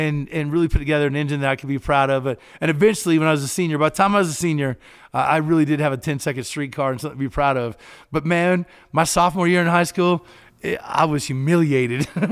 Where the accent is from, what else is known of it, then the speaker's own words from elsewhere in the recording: Kentucky, United States; We had a little hangout in my little small town, and I grew up in Kentucky.